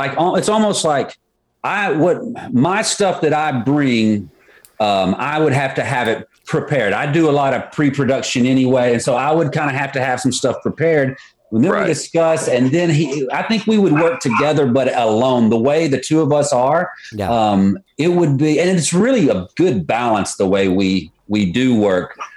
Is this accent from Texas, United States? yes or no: yes; Texas, United States; also born or lived in Austin; I grew up in North Texas, north of Dallas, and Dallas is still, if I've been here 13 years, I think Dallas, I'm a Dallas guy, you know, a Dallas Denton guy.